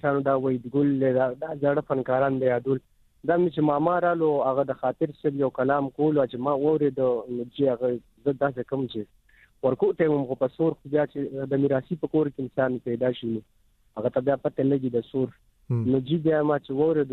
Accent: Peshawar, Khyber Pakhtunkhwa, Pakistan; زه خو خپل د پیښور اوسیدونکی وم د رنګ روډ اټا محمد ګړې دیر کول نه دا زما علاقه ده زما بچپن شوی دی

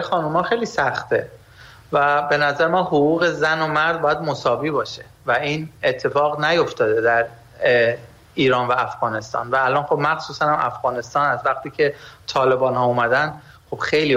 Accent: Sweden; ما که در اروپا بزرگ شدیم، در سوئد بزرگ شدیم و این چیزا رو میبینیم

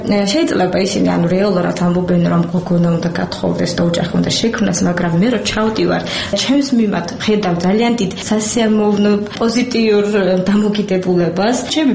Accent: Kesalo, Kvemo Kartli, Georgia; born there; იქ, სადაც მოსახლეობის უმრავლესობას წარმოადგენს ეთნიკურად აზერბაიჯანელები, კომპაქტურად არიან დასახლებული, ეს არის გარდაბნის რაიონი, სოფელი ქესალო. ჩემ სოფელში ქართულად მოსაუბრე ადამიანის ნახვა არ ვიცი

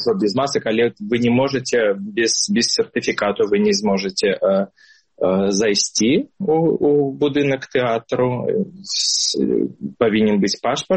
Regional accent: Belarus; now in Montpellier, France; ми білоруси Монпельє будемо

